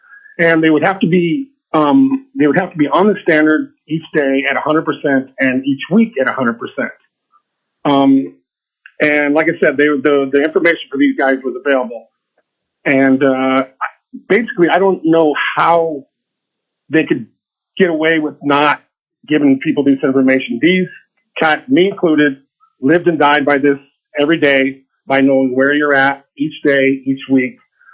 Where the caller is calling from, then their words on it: Anchorage, Alaska, United States; I'm calling in from Anchorage, Alaska.